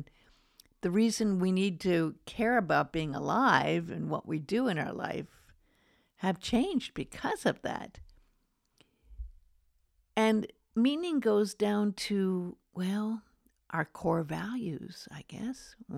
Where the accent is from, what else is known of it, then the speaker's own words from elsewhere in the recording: Beverly Hills, California, United States; Now, I grew up in Beverly Hills in Hollywood